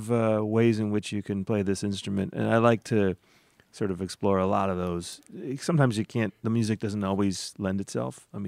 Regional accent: Toronto, Ontario, Canada; now in United States; I grew up around Toronto.

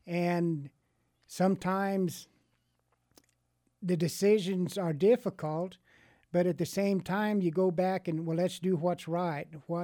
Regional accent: Delta, United States; I was born and raised in Delta.

